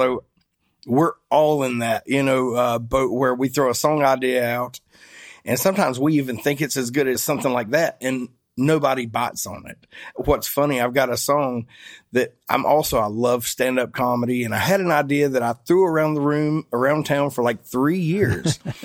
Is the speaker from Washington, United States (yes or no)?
no; Georgia, United States; Where are you from? And I'm like, I'm from Georgia.